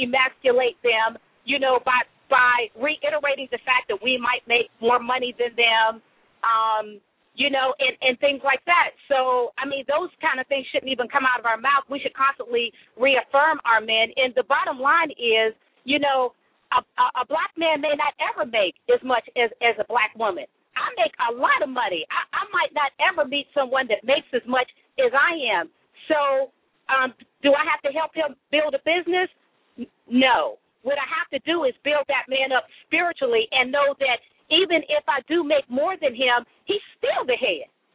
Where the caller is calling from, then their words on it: Atlanta, Georgia, United States; I'm calling from Atlanta.